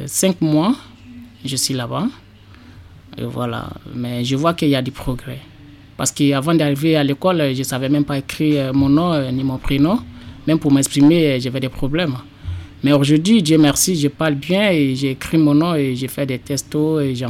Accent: Côte d’Ivoire; also born or lived in Mali / Algeria / Libya / Italy; now in France; Je suis un Ivoirien, je suis parti de la Côte d'Ivoire en 2012 et je suis arrivé au Mali.

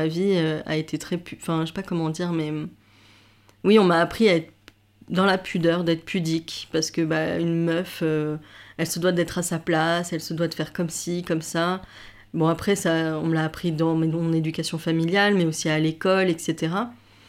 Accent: Paris, Île-de-France, France; born there; il y a des souvenirs du Liban, de là où ma famille vient et d'où je viens, même si je suis née à Paris.

